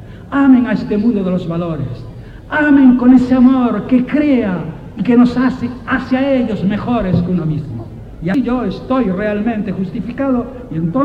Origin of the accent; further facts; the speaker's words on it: Canary Islands, Spain; Así somos los canarios.